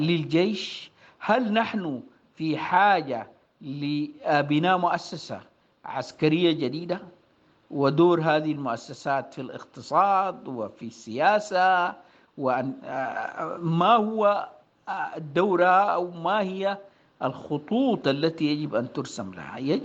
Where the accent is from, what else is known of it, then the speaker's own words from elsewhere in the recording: Sudan; خاصة وإنه وجداننا كسودانيين والتربية